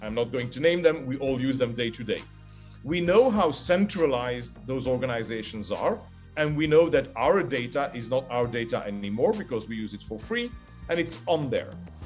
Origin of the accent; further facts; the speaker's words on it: Belgium; I'm originally from Belgium